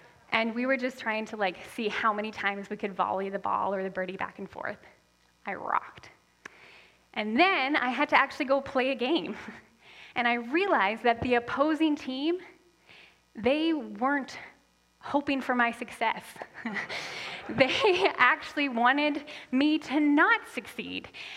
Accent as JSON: {"language": "English", "country": "Canada", "tie": "born or raised there", "said": "And I grew up here in Canada, but I had a unique experience because my parents met and got married in Haiti"}